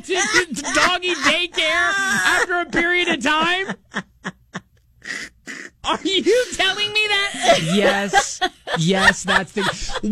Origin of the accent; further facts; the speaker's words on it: Columbus, Ohio, United States; it's this guy from my hometown of Columbus, Ohio